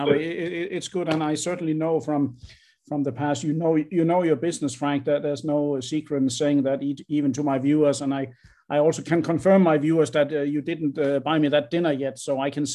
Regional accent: Denmark; English is a second language; Yeah, of course, it's I'm coming from Denmark.

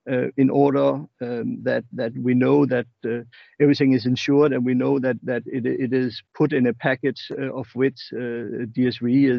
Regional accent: Aarhus, Central Denmark Region, Denmark; English is a second language; We are now, my wife and I, we are both from Aarhus, and our parents are from there, so close to the family

